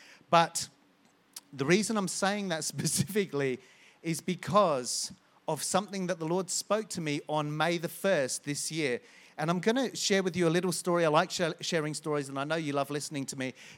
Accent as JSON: {"language": "English", "country": "United Kingdom", "said": "But being British, that is."}